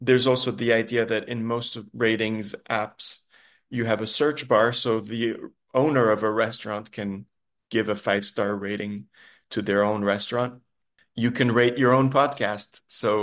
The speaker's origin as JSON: {"language": "English", "country": "Switzerland", "said": "I got a PhD in math and I come from Switzerland"}